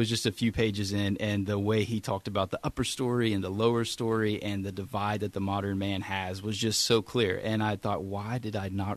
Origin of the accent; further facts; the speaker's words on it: Asheville, North Carolina, United States; I grew up in Asheville, North Carolina.